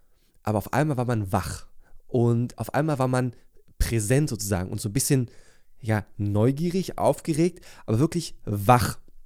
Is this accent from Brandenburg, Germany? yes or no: yes; Wandlitz, Brandenburg, Germany; das war in meinem Heimatort Wandlitz, das ist nördlich von Berlin